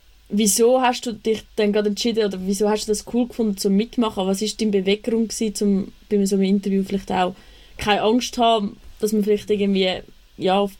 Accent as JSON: {"language": "German", "town": "Küsnacht", "region": "Zurich", "country": "Switzerland", "said": "ich komme auch aus Küsnacht"}